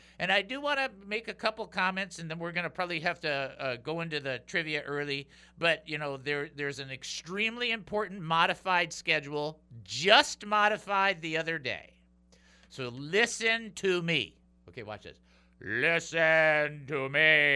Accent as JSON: {"language": "English", "town": "Detroit", "region": "Michigan", "country": "United States", "tie": "born or raised there", "said": "That, my friends, for me, and for growing up in Detroit, that was the place."}